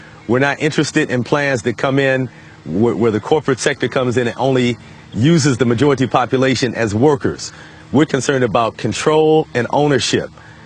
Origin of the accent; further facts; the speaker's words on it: Detroit, Michigan, United States; There used to be, when I was growing up in Detroit, at least 6 or 7 major supermarkets, national supermarkets in the city.